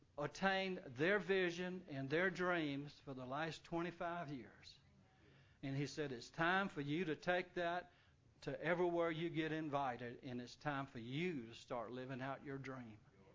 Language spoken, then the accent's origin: English; Baton Rouge, Louisiana, United States; we're from Baton Rouge.